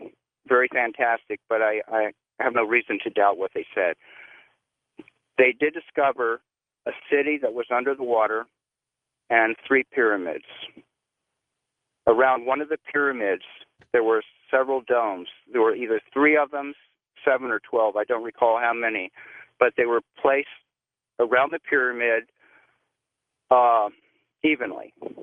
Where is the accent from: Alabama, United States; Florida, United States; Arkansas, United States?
Florida, United States; Miami; moved away as an adult; also born or lived in California; I grew up in Miami, so I'm well aware of the Bermuda Triangle, and I heard of quite a few strange things occurring. In 75, I went to California, started school there